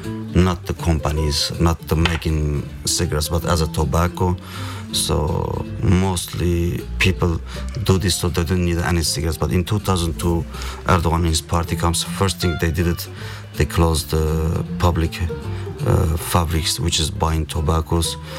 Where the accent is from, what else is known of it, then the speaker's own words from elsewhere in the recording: Adıyaman, Turkey; So I'm from Samsur. It means also Adıyaman, it's which is southeast of Turkey, next to the Euphrates city. 600,000 people live there. So mostly it's like a hot place. Weather is usually hot, and farming place.